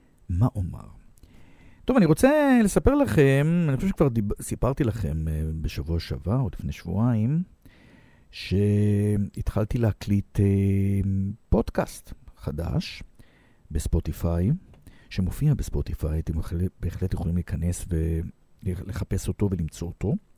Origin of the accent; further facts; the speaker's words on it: Herzliya, Tel Aviv District, Israel; born there; עיר הולדתי הרצליה